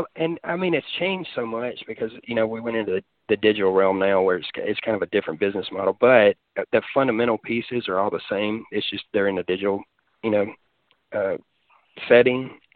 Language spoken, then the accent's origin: English; Mississippi, United States; I grew up in the Delta, and that was my heart, was with acoustic stuff.